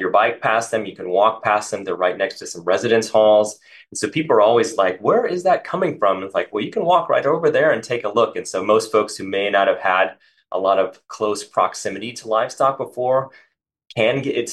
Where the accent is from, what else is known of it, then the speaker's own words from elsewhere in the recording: Midwest, United States; But interestingly, I grew up in the Midwest.